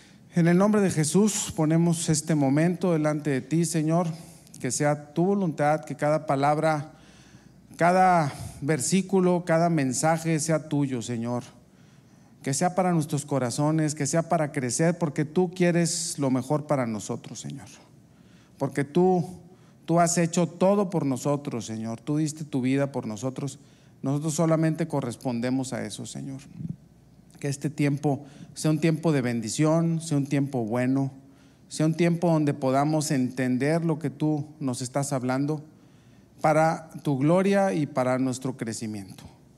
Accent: Victoria, Tamaulipas, Mexico; also born or lived in Pachuca; nací en Pachuca, Hidalgo, pero tengo aquí pues prácticamente toda mi vida, ¿no? Soy prácticamente, me considero de Victoria. Aquí crecí, aquí me desarrollé, aquí he trabajado todo, aunque estudié en Monterrey

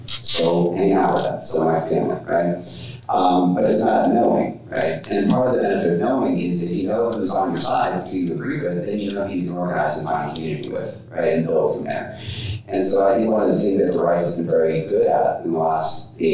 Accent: Alabama, United States; I think another similar thing that you had down in my home state of Alabama recently

